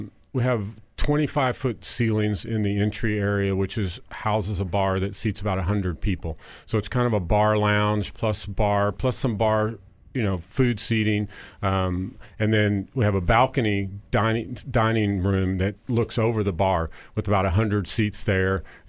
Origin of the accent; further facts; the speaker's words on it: Texas, United States; now in Kansas City, United States; when I grew up in Texas, it was like, you know, you got to go to Kansas City because they have the best steaks.